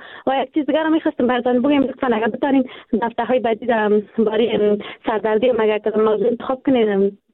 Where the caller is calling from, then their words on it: Kabul, Afghanistan; فعلا از کابل صحبت میکنم.